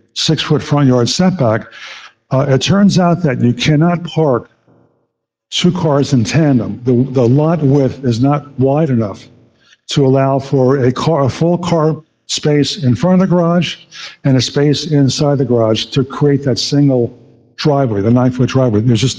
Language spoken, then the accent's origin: English; New York, United States; I'm from New York. I've lived in railroad apartments where you had these long, long hallways